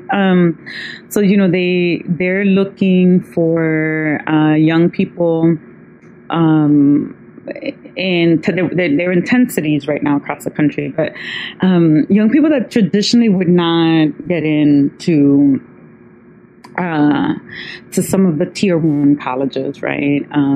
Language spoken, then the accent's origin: English; New York, United States; I grew up in Sunset Park and I grew up in a very different world.